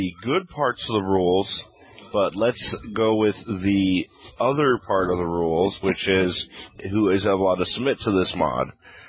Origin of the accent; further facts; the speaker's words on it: Arizona, United States; That's because I'm from Arizona.